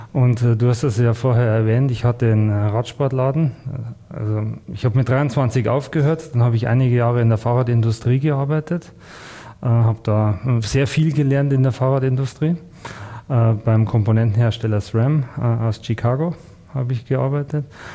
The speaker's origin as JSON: {"language": "German", "town": "Bruckmühl", "region": "Bavaria", "country": "Germany", "tie": "born or raised there", "said": "Ich bin gebürtiger Bruckmühler, ja, also bei Bad Aibling."}